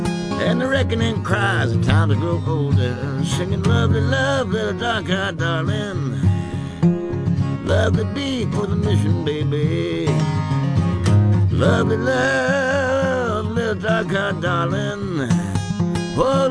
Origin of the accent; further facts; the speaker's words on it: Appalachia, United States; And so being born and raised in the Appalachian Mountains, and these are pretty mountains up here, man.